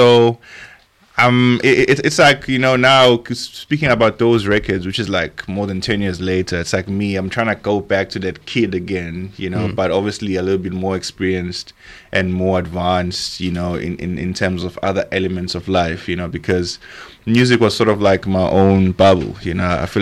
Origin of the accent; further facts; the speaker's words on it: South Africa; first language Zulu; English is a second language; IsiZulu is my native tongue.